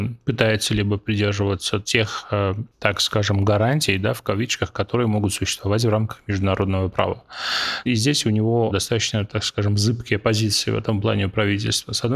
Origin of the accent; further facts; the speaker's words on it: Samtskhe-Javakheti, Georgia; Это дорога, соединяющая Грузию через Самсхаджавахэти, откуда я родом.